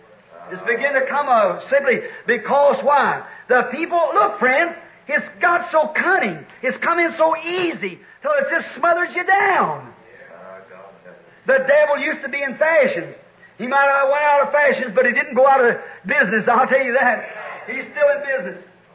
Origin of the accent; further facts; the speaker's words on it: United States; I'm an American, certainly.